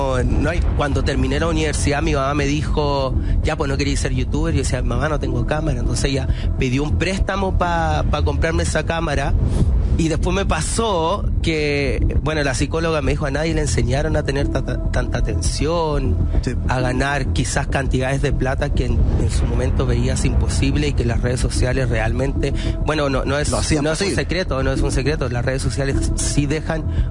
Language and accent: Spanish; Curicó, Maule, Chile; Soy de Curicó.